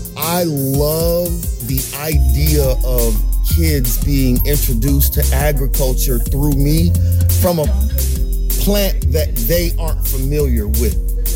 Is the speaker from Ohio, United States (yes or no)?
yes; Ohio, United States; I'm from Ohio. None of that kind of stuff makes sense to somebody like me.